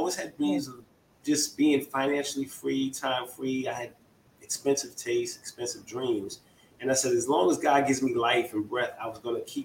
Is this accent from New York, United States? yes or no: yes; New York, United States; And even though I'm from New York, I like the Giants.